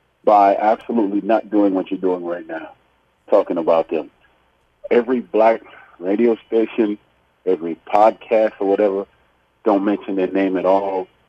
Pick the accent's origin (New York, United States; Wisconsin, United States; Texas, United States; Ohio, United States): New York, United States; As a New Yorker, first thing I noticed about Baltimore is the big city with a small town mindset, which means nepotism.